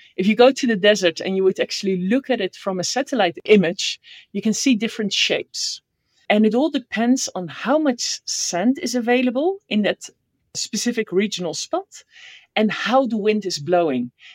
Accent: Netherlands; English is a second language; So I grew up in the Netherlands.

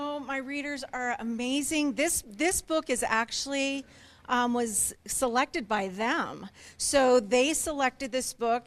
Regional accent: Colorado, United States; now in Littleton, United States; From Colorado, live in Littleton, Colorado, so yeah.

